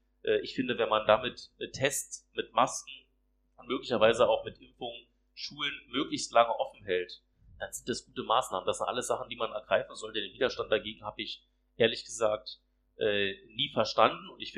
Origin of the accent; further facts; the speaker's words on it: Strausberg, Brandenburg, Germany; also born or lived in Wriezen; Ich bin auch im Oderbruch geboren, weil es in Strausberg kein Krankenhaus gab zu dem Zeitpunkt. Das ist auch der einzige Grund gewesen, warum ich da in Wriezen geboren bin.